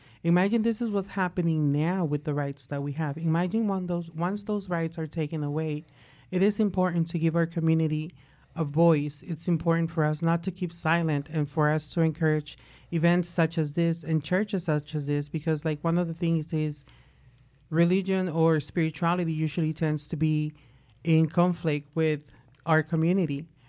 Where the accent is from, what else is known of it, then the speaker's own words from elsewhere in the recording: California, United States; I'm sorry, I'm from Cali. I'm still getting to know them.